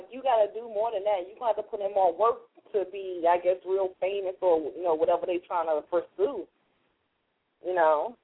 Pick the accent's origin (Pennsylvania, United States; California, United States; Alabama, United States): Alabama, United States; Bessemer; And then I was like, 205, because I'm from Bessemer, Alabama. And 205 is the area code.